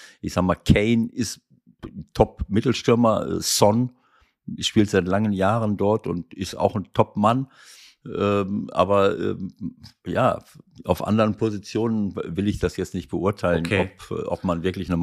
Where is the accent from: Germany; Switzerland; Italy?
Italy; accent: Italian; German is a second language; wenn ich schon versuche, eine Sprache zu sprechen, dann könnte ich ja versuchen, so ein bisschen meinen italienischen Akzent beiseite zu lassen.